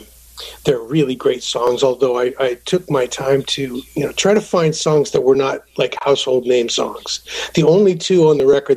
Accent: Silvis, Illinois, United States; also born or lived in East Moline; I grew up in East Moline. Well, actually, it was a town called Silvis at Carbon Cliff. But it was on the Mississippi River there, and Chicago was a dream away.

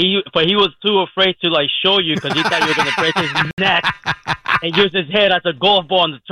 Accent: Sayville, New York, United States; I mean, like, he's from Sayville. I'm from Sayville.

